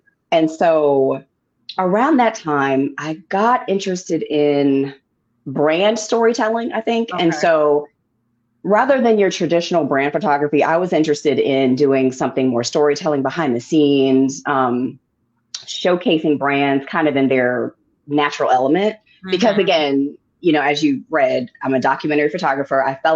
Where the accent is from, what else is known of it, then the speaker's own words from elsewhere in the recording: San Diego, California, United States; now in Atlanta, United States; But when I got to high school, growing up in San Diego, there are Black people there, but there aren't a lot.